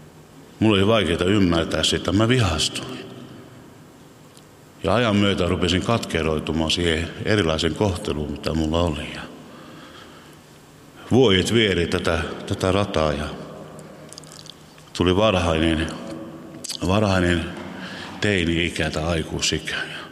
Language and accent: Finnish; Stockholm County, Sweden; also born or lived in Sotkamo, Finland; Sotkamosta, Suomesta. Meillä on moni sukupolvi Sotkamosta ja Kuopiosta. Mutta mä vartuin Ruotsissa semmoiseen pieneen ruotsalaisen kylään ja Tukholman vieressä. Ja mulla oli silleen uskovainen koti.